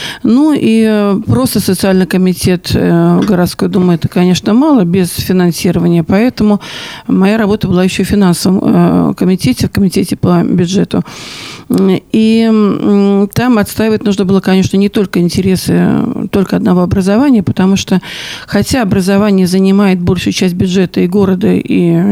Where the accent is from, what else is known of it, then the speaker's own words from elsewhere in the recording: Pskov, Pskov Oblast, Russia; Я псковичка. Я родилась и живу в Пскове. Я работаю в школе всю свою жизнь. Никогда не работала ни в каких других регионах. Работала все время только в Пскове, в Псковской области.